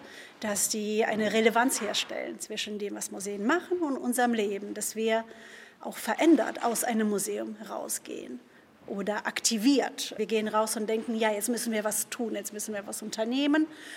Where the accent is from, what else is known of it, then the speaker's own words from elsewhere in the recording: Berdyansk, Zaporizhzhia Oblast, Ukraine; Ich bin am Asowischen Meer aufgewachsen, in der Stadt Berdjansk, die jetzt unter russischer Besatzung ist.